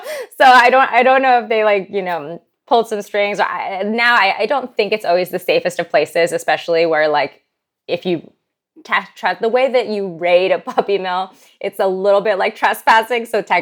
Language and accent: English; Manhattan, New York, United States; I was born and raised in Manhattan, which is not known for animals or the environment. You know, it's very much a hard city.